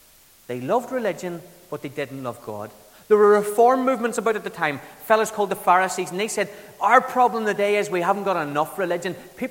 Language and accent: English; Kilkenny, County Kilkenny, Ireland; Now, I grew up in Kilkenny in the south of Ireland